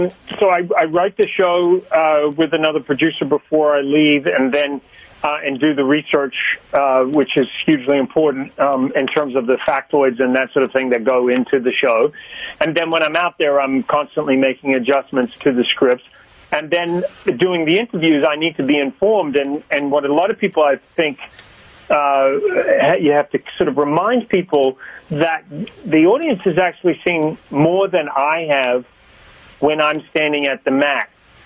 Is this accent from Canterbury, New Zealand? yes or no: yes; Christchurch, Canterbury, New Zealand; my hometown in New Zealand of Christchurch